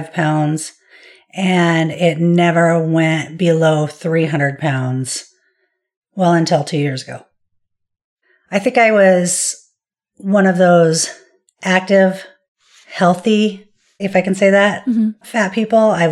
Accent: Washington, United States; And so I was born in Seattle and have always lived here. And we grew up in a very small town at the foothills of the mountains. It was an economically depressed area.

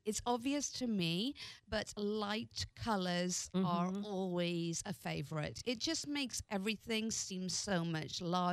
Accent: United Kingdom; which is a juxtapose because I'm British

